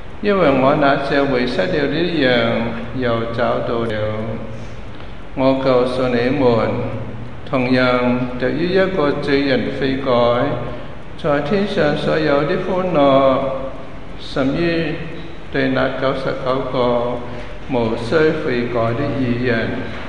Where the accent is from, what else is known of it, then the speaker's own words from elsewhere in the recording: Hong Kong; 本來我哋香港人咧，香港啲同胞啲係都係懷住一個和理非嘅態度去舉行呢啲活動嘅